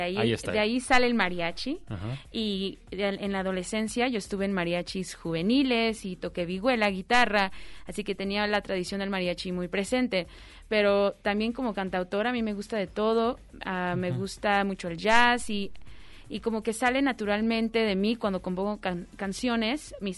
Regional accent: Los Angeles, California, United States; also born or lived in Toluca, Mexico; Porque yo soy toluqueña, pero crecí en California, en Los Ángeles.

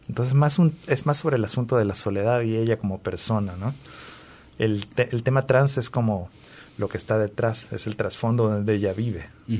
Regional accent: Guayaquil, Guayas, Ecuador; Nosotros venimos de Guayaquil, que es la ciudad más grande, la ciudad costera, pero al mismo tiempo es una ciudad muy tradicional, muy machista, muy conservadora.

